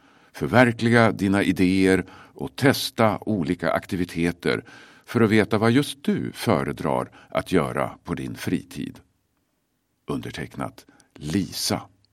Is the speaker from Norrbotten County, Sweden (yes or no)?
yes; Arvidsjaur, Norrbotten County, Sweden; also born or lived in Umeå; now in Luleå, Sweden; Som nybliven Luleåbo, ursprungligen från Arvidsjaur efter några år i Umeå, har jag sett fram emot min första vår här.